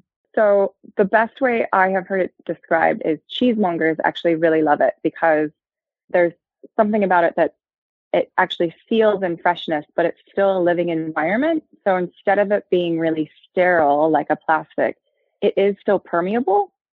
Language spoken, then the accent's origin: English; Pacific Northwest, United States; So I grew up in the Pacific Northwest, reasonably a green sort of a place to grow up and environmentally conscious.